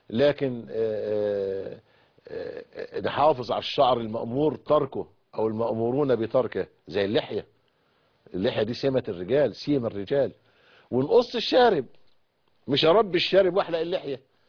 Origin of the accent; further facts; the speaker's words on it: Egypt; وفي كل الاحوال بناء على القانون اللي عندنا في مصر